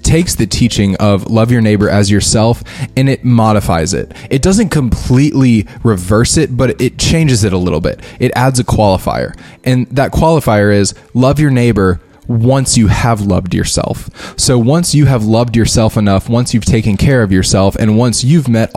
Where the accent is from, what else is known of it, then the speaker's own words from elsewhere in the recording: United States; And so me as an American, I bring in that mindset